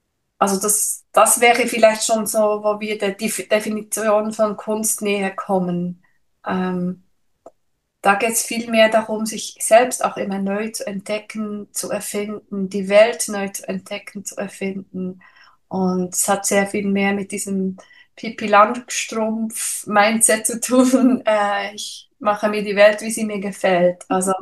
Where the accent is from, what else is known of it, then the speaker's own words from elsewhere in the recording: Switzerland; ich komme ja aus der Schweiz